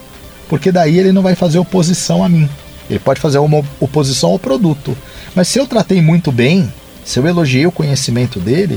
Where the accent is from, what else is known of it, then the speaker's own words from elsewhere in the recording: São Paulo, Brazil; eu sou aqui de São Paulo